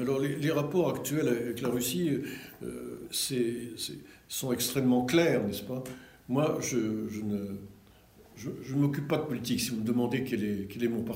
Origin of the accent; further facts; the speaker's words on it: Paris, Île-de-France, France; Je ne suis jamais parti. Je suis né à Paris, n'est-ce pas ?